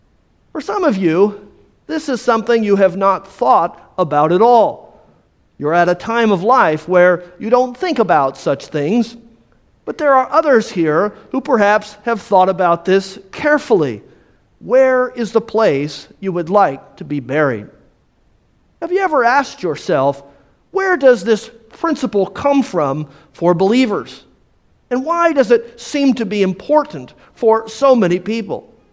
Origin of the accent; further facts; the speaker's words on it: Midwest, United States; as I grew up in the Midwest, it is a place where finding a burial plot is a very important thing.